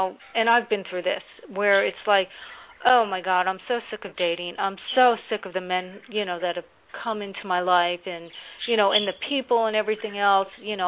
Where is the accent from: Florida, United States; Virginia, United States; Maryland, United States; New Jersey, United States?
New Jersey, United States; now in North Carolina, United States; I'm originally from Jersey. I'm in North Carolina now, but a lot of times I go with Jersey seasons.